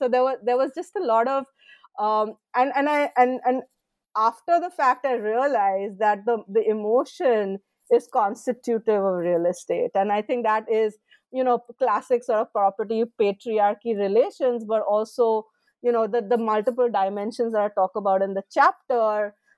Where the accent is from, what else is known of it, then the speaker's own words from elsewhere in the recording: India; born there; I was born in India, I studied in India